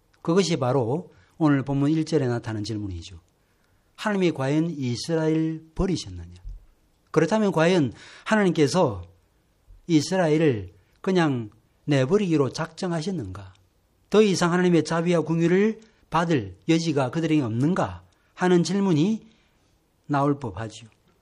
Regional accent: South Korea; 저는 한국 사람이고 … 집안에 속한 사람입니다.

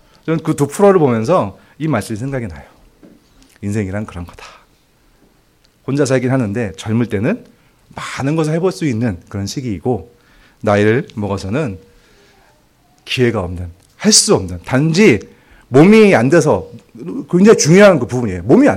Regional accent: Dangjin, South Chungcheong, South Korea; 저희 이제 본가가 충남 당진인데 당진에서 부자셨거든요.

